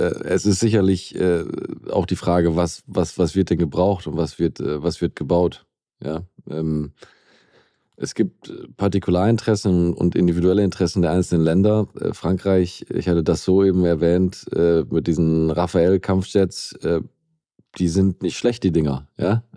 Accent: Osnabrück, Lower Saxony, Germany; in meiner Heimatstadt Osnabrück

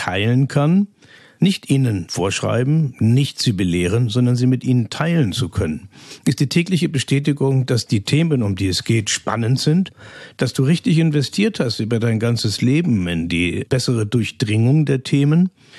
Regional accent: Kiel, Schleswig-Holstein, Germany; born there; Ich komme ursprünglich aus Kiel. Ich bin in Kiel in Schleswig-Holstein geboren. Meine Eltern waren allerdings, meine Mutter aus Schleswig-Holstein, aber mein Vater war aus Siebenbürgen.

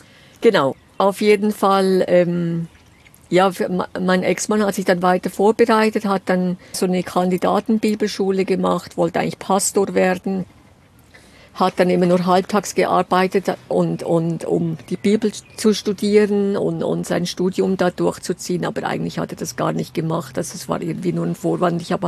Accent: Switzerland; als Schweizerin, Berlin ist ja schon echt als Landei schon der absolute Hammer

